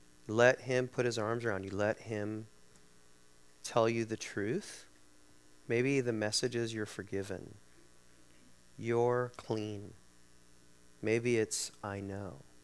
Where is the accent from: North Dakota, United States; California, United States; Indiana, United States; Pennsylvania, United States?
California, United States; So I grew up in Central California, and I don't know if it's the culture of Central California or whether it's simply the culture of my family